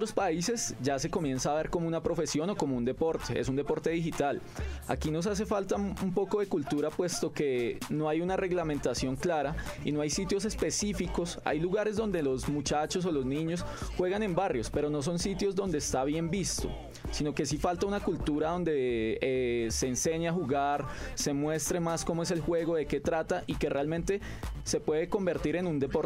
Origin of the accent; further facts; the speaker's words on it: Colombia; sino que nosotros como colombianos también podemos emprender un poco más